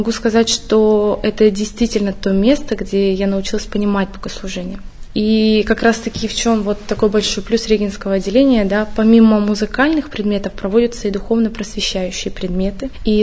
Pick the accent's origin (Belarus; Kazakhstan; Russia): Kazakhstan; also born or lived in Ukraine; Я родилась на Украине. Вскоре моя семья переехала в Казахстан. Как раз-таки там мы вместе с семьей пришли к православной вере.